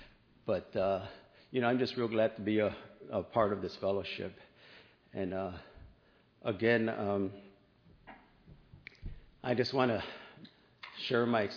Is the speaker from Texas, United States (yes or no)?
yes; Texas, United States; I'm from Texas, and that's where, and my family is from Texas also, and a part of that is that my grandparents came from Mexico and moved to Texas by the Rio Grande Valley